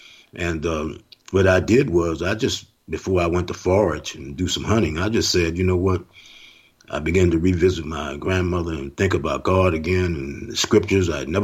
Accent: New Orleans, Louisiana, United States; because I'm from New Orleans, and mm-hmm. New Orleans, we used to hearing jazz bands.

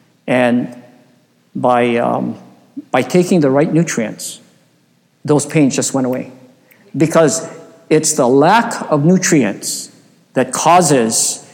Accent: Hawaii, United States; but he found out we're from Hawaii, and so he squeezed us

